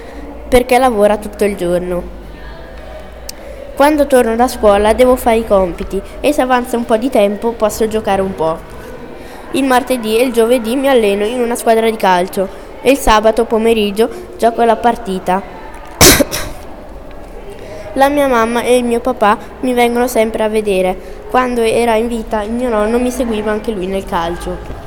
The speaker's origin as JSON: {"language": "Italian", "town": "Brescia", "region": "Lombardy", "country": "Italy", "tie": "born there", "said": "Io, mia sorella e mio papà siamo nati a Brescia e la mia mamma è nata a Forma, in una città della provincia di Latina. Io e la mia famiglia siamo cristiani."}